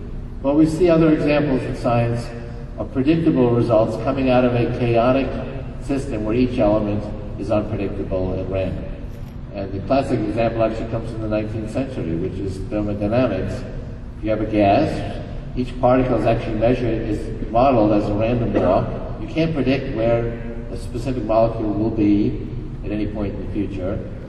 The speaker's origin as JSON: {"language": "English", "region": "New York", "country": "United States", "tie": "born or raised there", "said": "When I was growing up in New York, I would hang out at the surplus electronics shops on Canal Street"}